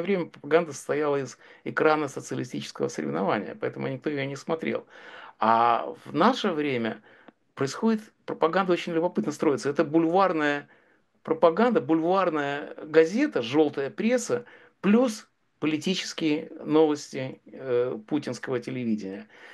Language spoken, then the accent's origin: Russian; United States; И таксист, убедившись в том, что я из Америки